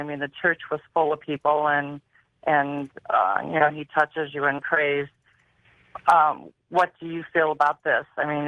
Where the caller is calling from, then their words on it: Ohio, United States; I'm calling from Ohio.